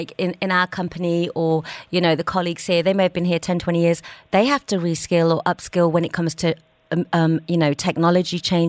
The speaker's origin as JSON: {"language": "English", "town": "Birmingham", "region": "West Midlands", "country": "United Kingdom", "said": "I'm from Birmingham."}